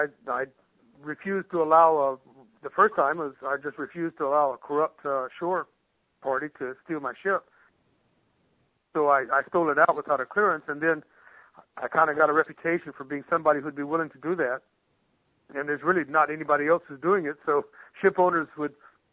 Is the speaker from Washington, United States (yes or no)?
no; Louisiana, United States; Yes. I grew up in South Louisiana.